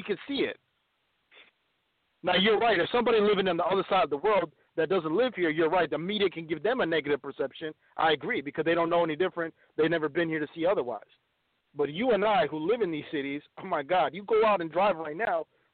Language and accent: English; Minneapolis, Minnesota, United States; No, I'm from Minneapolis. I'm telling you where we lived.